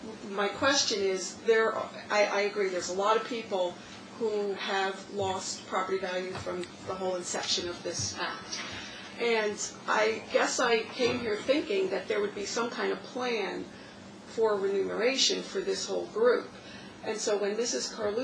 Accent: Sparta, United States; from Sparta.

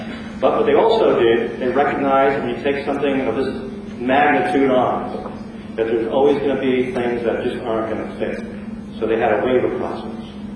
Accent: West Milford, New Jersey, United States; First, I'm not new to the Highlands. I grew up in the Highlands. I grew up in West Milford. My family has lived in that area for 63 years.

